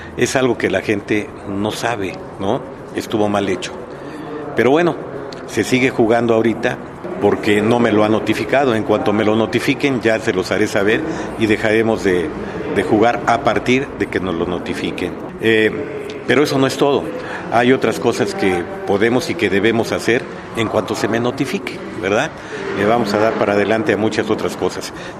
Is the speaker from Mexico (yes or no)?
yes; Mexico; Somos mexicanos y tenemos que defender con todo nuestras tradiciones.